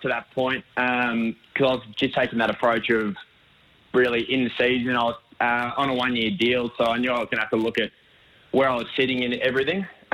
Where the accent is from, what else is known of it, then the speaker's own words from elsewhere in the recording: northern Italy, Italy; I grew up saying Pitonet. It's what my nonno has always ingrained in me, but I'm from Northern Italy.